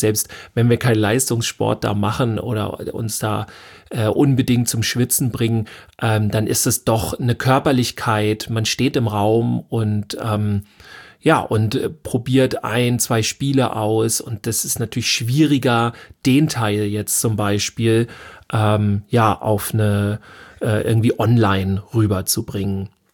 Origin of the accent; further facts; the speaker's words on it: Schleswig-Holstein, Germany; wo kommen Sie denn eigentlich her? Und ich dann gesagt habe, so Schleswig-Holstein